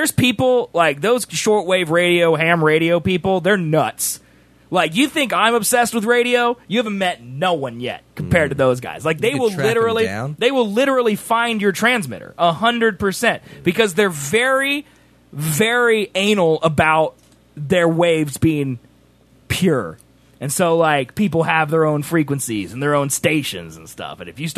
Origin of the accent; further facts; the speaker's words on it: Texas, United States; This is the swimming hole from my hometown in Texas.